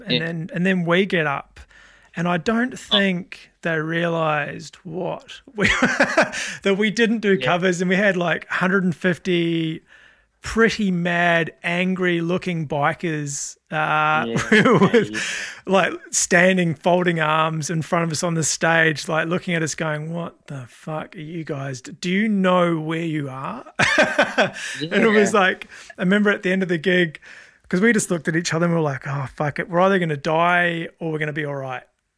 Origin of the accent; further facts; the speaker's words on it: New Zealand; I sort of grew up, I didn't grow up in a gang environment, but I had a lot of friends that were in sort of club environments, if you know what I mean, by growing up in New Zealand.